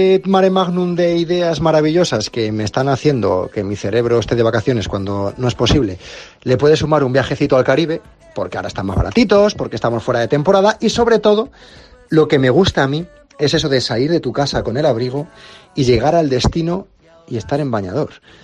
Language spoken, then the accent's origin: Spanish; Salamanca, Castile and León, Spain; para un tío como yo, que soy de Salamanca